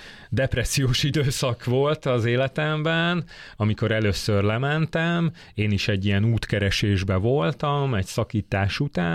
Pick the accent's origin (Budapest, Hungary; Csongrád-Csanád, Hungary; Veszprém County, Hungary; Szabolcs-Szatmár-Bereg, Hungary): Veszprém County, Hungary; Veszprém; Persze, én veszprémi vagyok születésem óta, kis kitérőkkel ezt szoktam mondani.